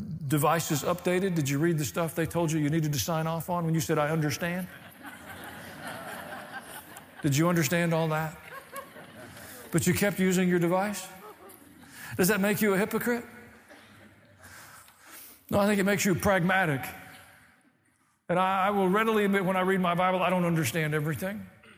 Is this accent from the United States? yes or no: yes; the South, United States; I mean, I grew up in the South. We got our own vocabulary anyway.